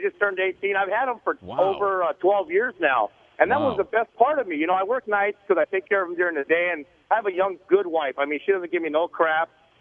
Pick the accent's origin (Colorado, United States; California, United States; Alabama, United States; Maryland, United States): California, United States; West Covina; Actually, I grew up in West Covina in the gangs, went to prison, did all